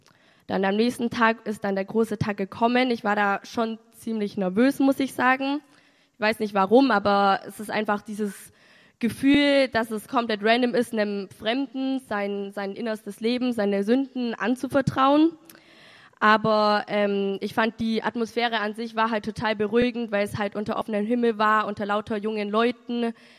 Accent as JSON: {"language": "German", "region": "Bavaria", "country": "Germany"}